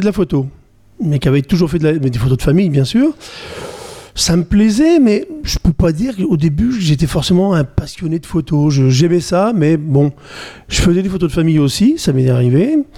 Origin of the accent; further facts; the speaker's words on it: Longny-au-Perche, Normandy, France; Alors, je suis né dans le Perche, à Mortagne-en-Perche.